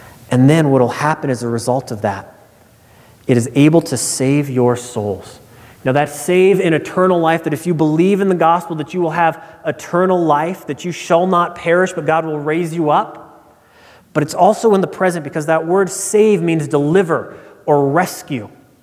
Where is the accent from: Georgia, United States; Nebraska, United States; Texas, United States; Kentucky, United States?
Nebraska, United States; moved away as an adult; As some of you know, I grew up in Nebraska. I moved from Nebraska to Houston on December 26th.